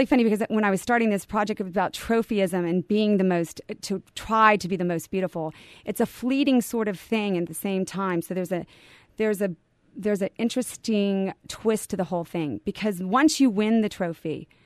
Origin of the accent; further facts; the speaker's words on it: Houston, Texas, United States; When I was growing up in Texas, I grew up in Houston, and my father moved me there in second grade.